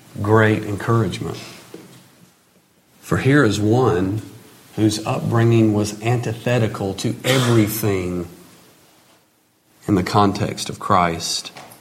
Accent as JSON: {"language": "English", "region": "Alabama", "country": "United States", "tie": "born or raised there", "said": "It reminds me when I grew up hunting in South Alabama."}